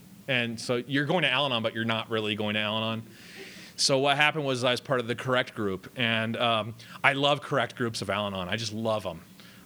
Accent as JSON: {"language": "English", "town": "Long Beach", "region": "California", "country": "United States", "said": "And I'm from Long Beach, California. No, I don't know"}